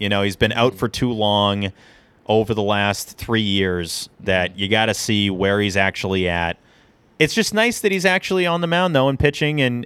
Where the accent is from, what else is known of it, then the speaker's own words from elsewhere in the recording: Louisville, Kentucky, United States; I'm not even from Boston. I'm from Louisville